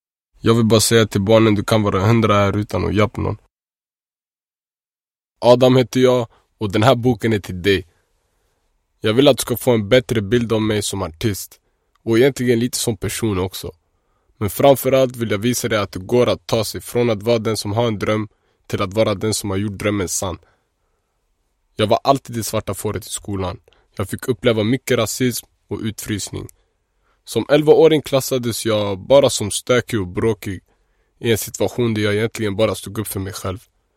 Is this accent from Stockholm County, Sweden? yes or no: yes; Märsta, Stockholm County, Sweden; Som min uppväxt i Märsta